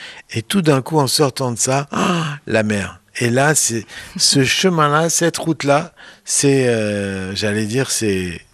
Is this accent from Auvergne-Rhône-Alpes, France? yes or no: yes; Lyon, Auvergne-Rhône-Alpes, France; Moi, je suis lyonnais et ma mère est cannoise.